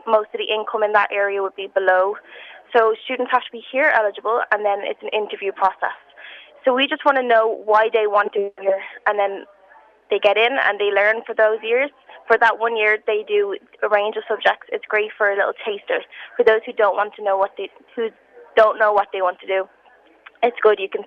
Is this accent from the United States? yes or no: no; Clondalkin, Leinster, Ireland; Yeah, so I'm from Clondalkin, where there's a 22% progression rate into third-level education, and that can be quite a scary statistic.